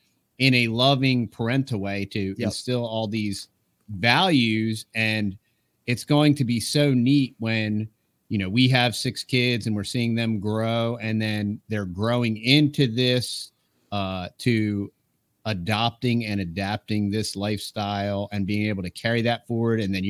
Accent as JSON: {"language": "English", "country": "United States", "said": "I mean, I live in America. I'm an American."}